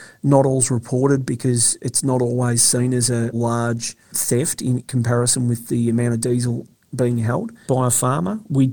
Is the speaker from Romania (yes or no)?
no; Swan Hill, Victoria, Australia; moved away as an adult; Yeah, so I grew up in the Mallee, grew up in Swan Hill till I was about 22 before I left. Lived in town, wasn't on the land myself